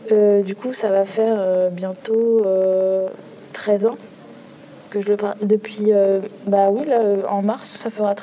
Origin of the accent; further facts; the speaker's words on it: Talence, Nouvelle-Aquitaine, France; Je suis née à Talence et j'ai grandi ici. J'ai été à toutes les écoles de Talence, donc je suis allée à Saint-Exupéry, après je suis allée à Victor-Louis